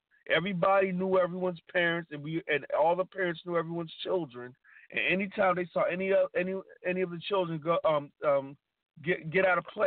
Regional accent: Sierra Leone; You know, I come from, you know, my family, we're from Sierra Leone.

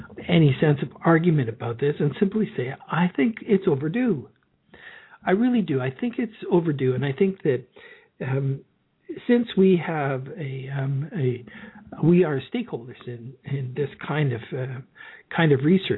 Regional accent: Canada; it's rather difficult for me as a Canadian Mason, as a Mason here in the Grand Lodge of Canada

